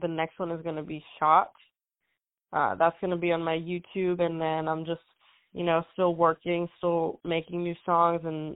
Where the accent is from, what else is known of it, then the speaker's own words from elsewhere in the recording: New York, United States; then I'm from New York, so … just kind of came to be.